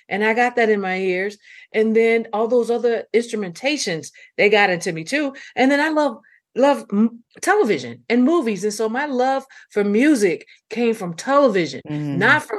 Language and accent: English; Memphis, Tennessee, United States; growing up in Memphis, they didn't care what color you was